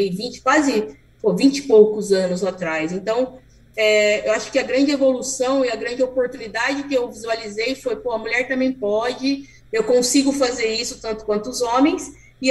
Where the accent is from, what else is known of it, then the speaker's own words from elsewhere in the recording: Mogi Mirim, São Paulo, Brazil; Por se tratar de uma cidade muito do interior, eu sou de Mogimirim, sou mogimiriana, não sei nem se todo mundo conhece, é uma cidadezinha bem pequena no interior de São Paulo.